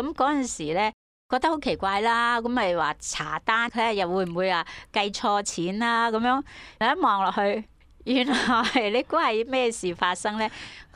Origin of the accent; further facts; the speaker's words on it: Guangdong, China; 我们中国人，尤其是广东人